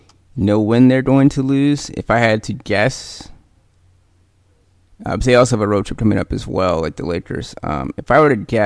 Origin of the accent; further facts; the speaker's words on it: Chicago, Illinois, United States; I'm from Englewood. I know his Englewood struggle.